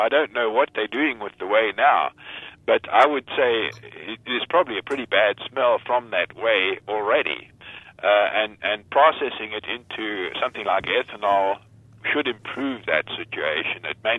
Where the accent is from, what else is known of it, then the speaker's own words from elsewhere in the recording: South Africa; now in United States; I'm an immigrant from South Africa.